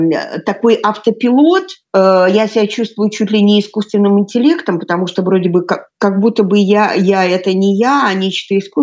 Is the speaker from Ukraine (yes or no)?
no; Belarus; литовского я не знаю, естественно, как любой, наверное, белорус, который не собирался, значит, оказаться в Литве.